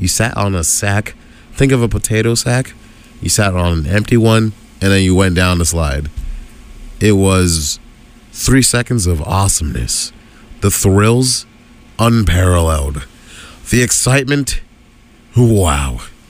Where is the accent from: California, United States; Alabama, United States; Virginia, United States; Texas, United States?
Texas, United States; Houston; See, I'm from Houston, Texas.